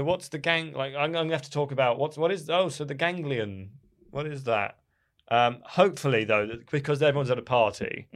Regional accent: United Kingdom; No, but I'm British.

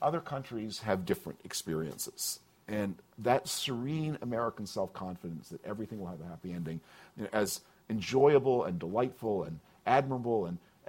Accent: Canada; I grew up in Canada. I still spend a lot of time there

